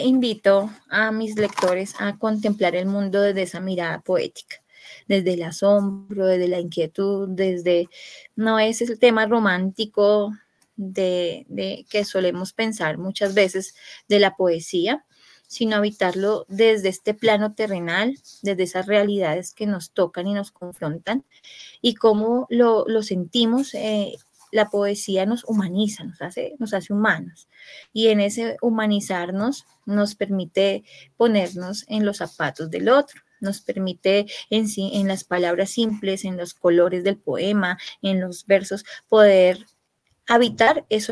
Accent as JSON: {"language": "Spanish", "town": "Soacha", "region": "Cundinamarca", "country": "Colombia", "tie": "born or raised there", "also_born_or_lived": "Bogotá", "said": "Yo nací en Bogotá, pero desde bebé vivo en el municipio de Soacha."}